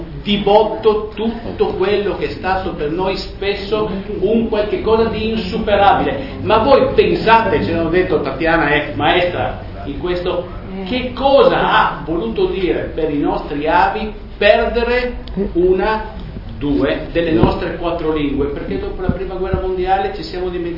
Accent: Friuli-Venezia Giulia, Italy; first language Friulian; Italian is a second language; Io parlavo quattro parole di sloveno, parlavo abbastanza bene tedesco, la mia lingua madre è il friulano, e ho imparato l'italiano.

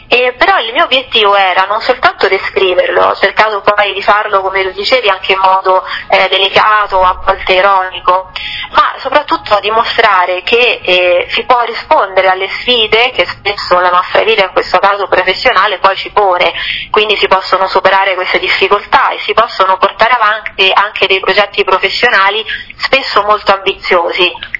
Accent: Rome, Lazio, Italy; Sono un po' di parte perché sono romano

